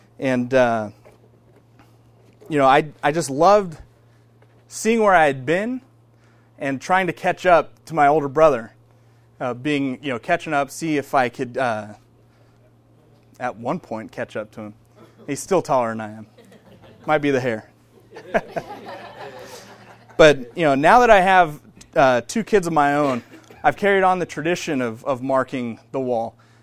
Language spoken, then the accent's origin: English; Sun Valley, California, United States; I grew up in Sun Valley, near Burbank, about a half hour south of here. Went to Village Christian School in Sun Valley